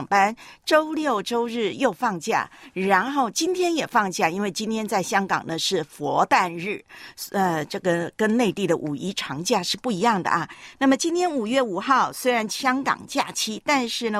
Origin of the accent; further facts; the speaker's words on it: Taiwan; 你在我们老家台湾呢